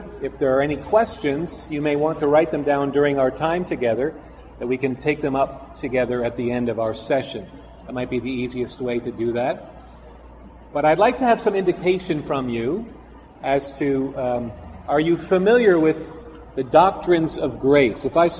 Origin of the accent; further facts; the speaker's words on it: Canada; Now, I acknowledge I'm from Canada, one of the frozen chosen